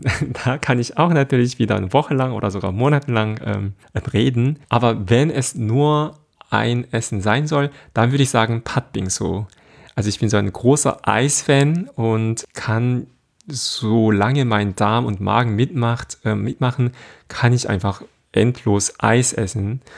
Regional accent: South Korea; first language Korean; German is a second language; now in Germany; Also, meine Muttersprache ist Koreanisch und sonst kann ich Englisch, Deutsch und ein wenig Japanisch sprechen

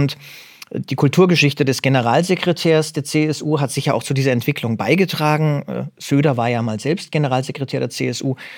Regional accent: Munich, Bavaria, Germany; born there; ich selbst bin gebürtiger Münchner.

